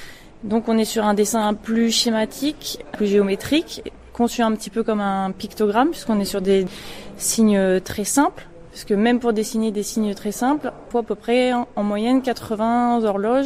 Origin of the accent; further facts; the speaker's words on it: Soissons, Hauts-de-France, France; born there; Je suis picarde d'origine, ouais. Parce que je suis née à Soissons